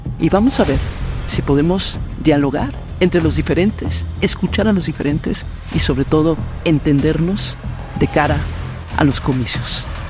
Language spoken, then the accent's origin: Spanish; Mexico; Esto sucedió hace apenas unos días aquí en México, en mi país.